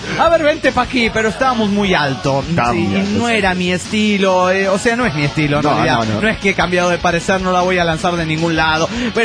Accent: León, Guanajuato, Mexico; de León, Guanajuato, México.

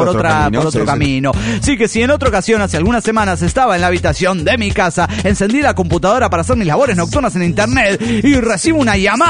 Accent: Chetumal, Quintana Roo, Mexico; de Chetumal, Quintana Roo.

